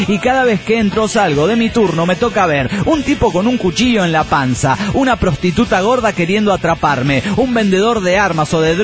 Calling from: Villahermosa, Tabasco, Mexico; de Villahermosa, Tabasco, México.

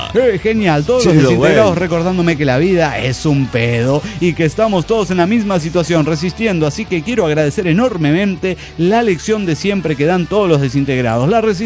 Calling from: Chihuahua, Mexico; de Chihuahua, México.

